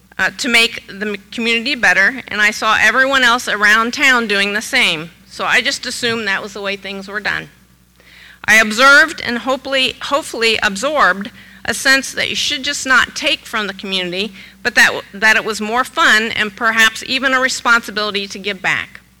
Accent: Fort Recovery, Ohio, United States; Growing up in Fort Recovery was a bit like winning the childhood lottery.

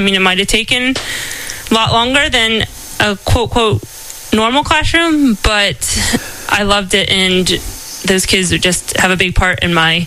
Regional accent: Russia, Ohio, United States; I am from Rishi, another small town about 40 minutes away from Fort Recovery. I still like to go back and visit my hometown.

